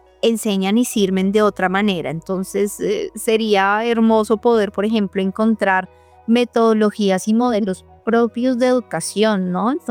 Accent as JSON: {"language": "Spanish", "country": "Colombia", "said": "Como colombianos muchas veces creemos que lo de afuera es lo mejor, ¿no?"}